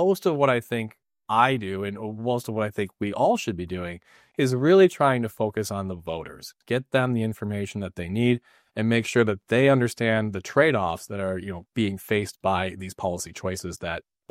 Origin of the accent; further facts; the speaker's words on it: Michigan, United States; you're in Midland, I'm in Grand Rapids, you know, I'm from Michigan, you're from Michigan.